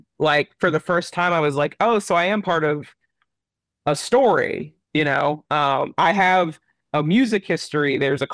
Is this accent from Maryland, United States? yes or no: no; Chattanooga, Tennessee, United States; That's when I first realized that I was Appalachian. I didn't even think of myself as Appalachian per se, or that Chattanooga was part of Appalachia.